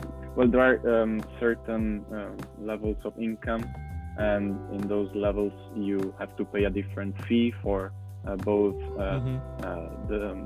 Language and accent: English; Verona, Veneto, Italy; English is a second language; But for example, I come from Verona, and the prices from Verona and Milan, I find that in Milan they're slightly higher.